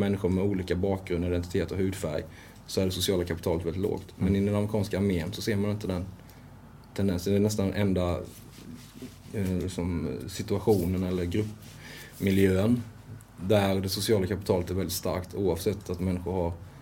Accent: Sweden; medan som för mig, på basis av att jag är svensk, måste betala 100%.

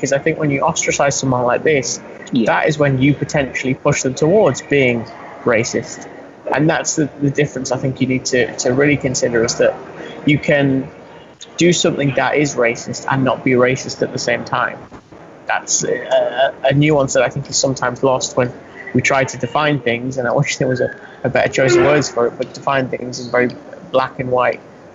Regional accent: England, United Kingdom; And that might sound very bizarre to us, you and I, speaking as Englishmen, and Nico as an American.

